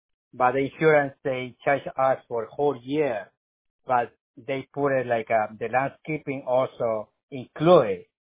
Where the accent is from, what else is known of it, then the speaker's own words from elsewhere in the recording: Ecuador; English is a second language; So let's put it Ecuador, because I'm from Ecuador.